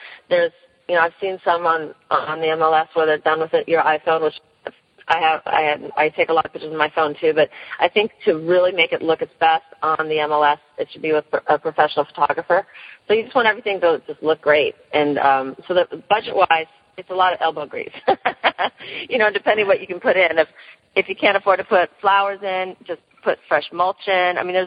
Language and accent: English; California, United States; now in Florida, United States; I came from California, where most homes are staged before they put them on the market. And when I came to Florida 15 years ago or so